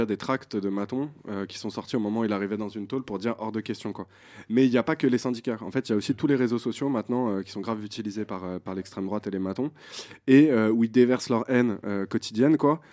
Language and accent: French; Paris, Île-de-France, France; Je ne vais pas me dire sur Châteauroux parce que je suis parisien